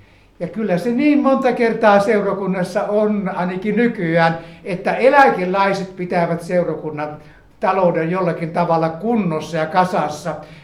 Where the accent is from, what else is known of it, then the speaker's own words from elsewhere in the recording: Hankasalmi, Central Finland, Finland; Ja meillä Hankasalmella me oltiin niin lain alla oleva seurakunta, että pienet pojatkin antoivat kymmenykset.